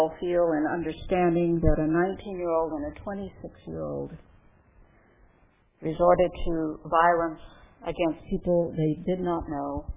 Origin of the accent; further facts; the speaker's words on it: Colorado, United States; The only thing that gave me some hope was when my home state of Colorado, just a few weeks ago